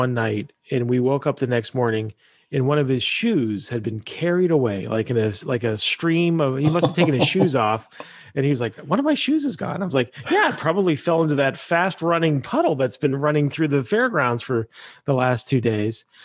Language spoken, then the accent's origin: English; Pennsylvania, United States; I'm from Pennsylvania, as I mentioned.